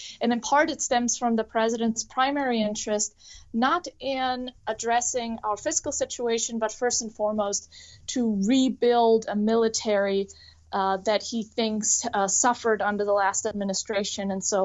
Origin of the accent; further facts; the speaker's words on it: Germany; now in United States; I'm an immigrant from Germany, and I just became a U.S. citizen last August.